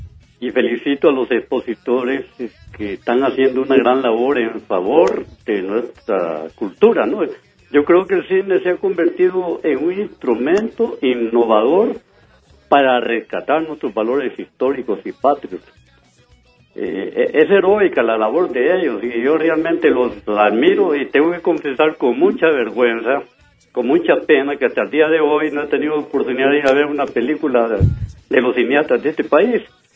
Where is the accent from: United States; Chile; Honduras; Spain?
Honduras; como hondureño me siento muy satisfecho.